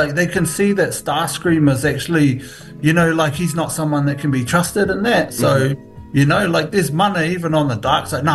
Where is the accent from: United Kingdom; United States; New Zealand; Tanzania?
New Zealand; Mangere Bridge, Auckland; who I grew up with in Mangere Bridge